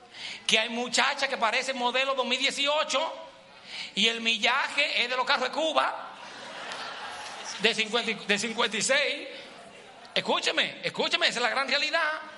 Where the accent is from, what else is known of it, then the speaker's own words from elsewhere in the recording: Dominican Republic; en mi país, República Dominicana, se hace negocios con la frontera que es Haití